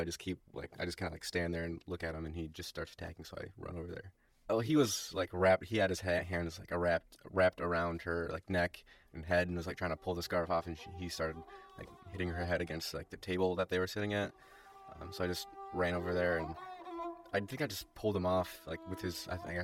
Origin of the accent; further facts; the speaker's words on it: Valparaiso, Indiana, United States; now in Bloomington, United States; I'm from Valparaiso, Indiana, originally. I go to school here at IU in Bloomington. 22 years old now.